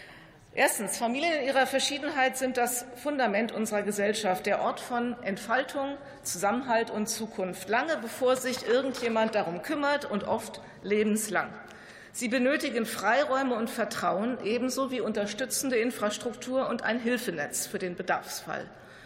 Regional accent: Frankfurt, Hesse, Germany; Ich komme aus Frankfurt, der Stadt der Paulskirche.

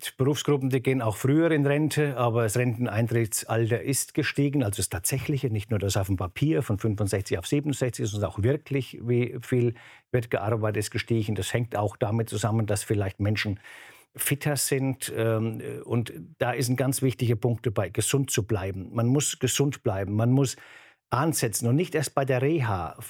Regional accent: Bavaria, Germany; Ich komme aus Bayern, wir haben die meisten Feiertage.

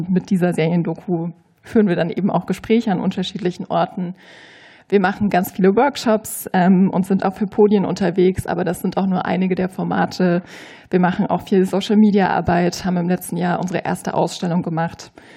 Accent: East Germany, Germany; born or raised there

